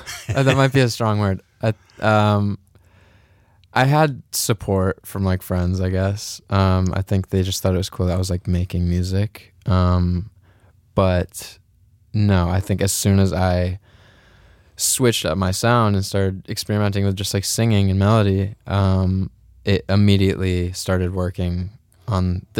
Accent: Maine, United States; I felt like an outsider because I was coming from Maine

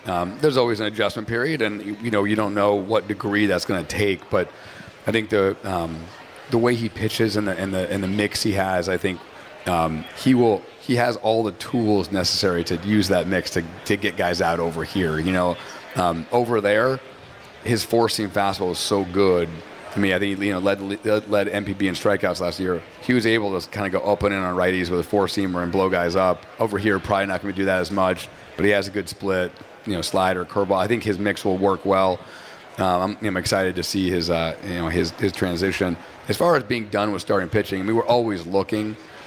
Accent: New Hampshire, United States; also born or lived in Boston; I was in Boston for a long time. I grew up in New Hampshire, but, I'm not a Patriots fan anymore.

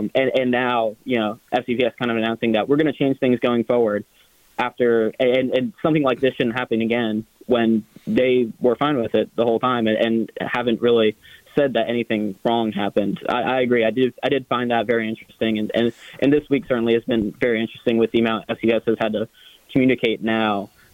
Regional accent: Maryland, United States; I mean, I'm from Maryland, so

